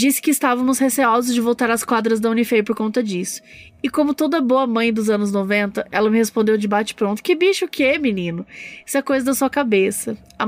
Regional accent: Itajubá, Minas Gerais, Brazil; Como eu morei minha infância toda em Itajubá

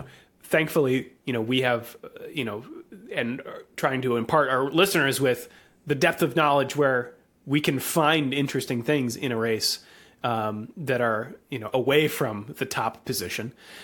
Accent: United States; It's a sort of a European centric curiosity to me as an American, which is fun.

